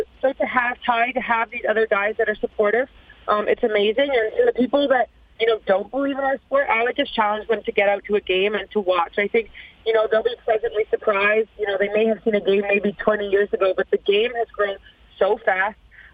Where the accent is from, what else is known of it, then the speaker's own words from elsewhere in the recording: Toronto, Ontario, Canada; I grew up in Toronto.